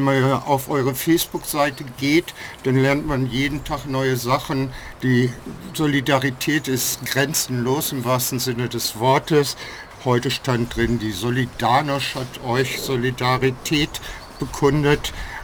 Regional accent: Hanover, Lower Saxony, Germany; Und ich als Hannoveraner finde das natürlich auch schade, dass das alte Gildebrauhaus in der Form gar nicht mehr geben wird.

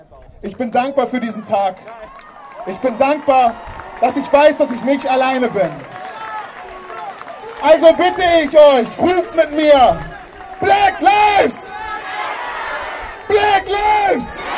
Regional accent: Hanover, Lower Saxony, Germany; Ich bin in Hannover-Linden aufgewachsen.

